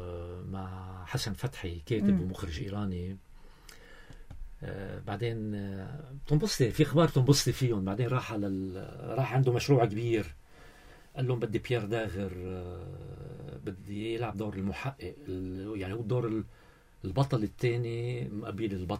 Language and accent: Arabic; Lebanon; أنا لبناني ممثل لبناني